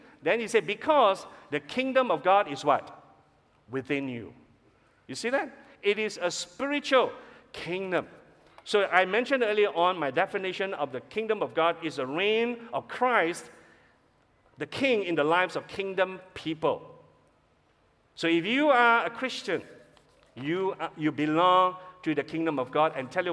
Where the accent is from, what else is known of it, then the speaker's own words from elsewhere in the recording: Malaysia; So we are not of this world because we don't belong to earthly kingdom, although we are Malaysian, but we're not really in that sense, okay?